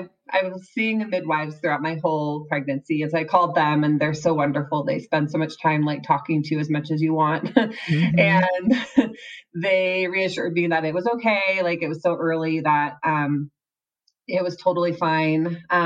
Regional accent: Seattle, Washington, United States; now in Utah, United States; Yeah, so I am from the Seattle area, but I recently moved to Utah with my husband, Mike, our son, Oliver, and our two big golden doodles, Remy and Walter.

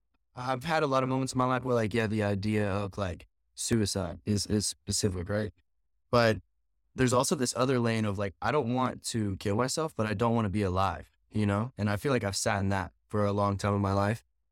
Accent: the South, United States; I grew up in the South, super conservative.

